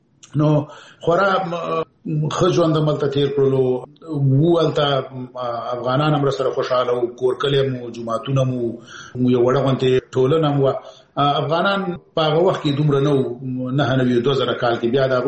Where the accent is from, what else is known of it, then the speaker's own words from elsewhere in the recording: Peshawar, Khyber Pakhtunkhwa, Pakistan; زه پېښور کې د اول صف نه نیولې تر 12 پورې مالته درس ویلی دی.